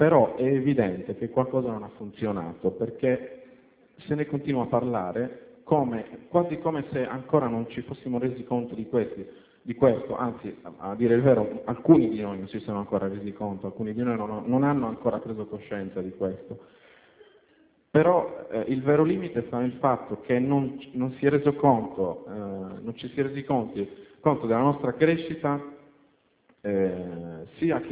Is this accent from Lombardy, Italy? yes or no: no; Sardinia, Italy; Vengo dalla Sardegna.